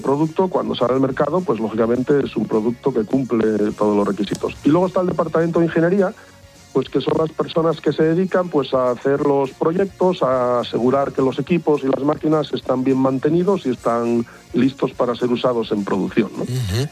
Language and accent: Spanish; Asturias, Spain